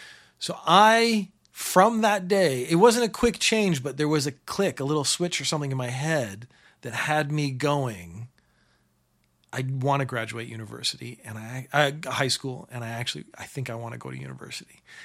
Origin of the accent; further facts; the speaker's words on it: Canada; So I'm Canadian. I grew up in Canada.